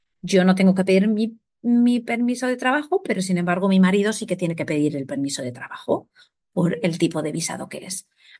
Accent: Spain; Como ya somos de España y hemos estado en España, pues ahora venimos pues para como meternos a lo bestia en otra cultura diferente

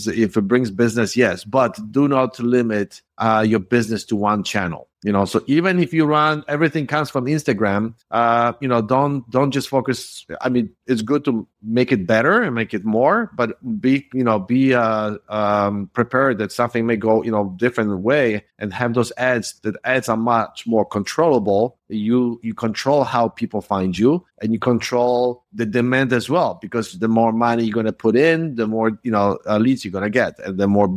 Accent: Warsaw, Masovian Voivodeship, Poland; English is a second language; moved away as an adult; now in United States; I'm sure you hear my accent. I'm originally from Poland, from Warsaw. I've lived in US for about 32 years now, but I came when I was 20. So that makes me 52.

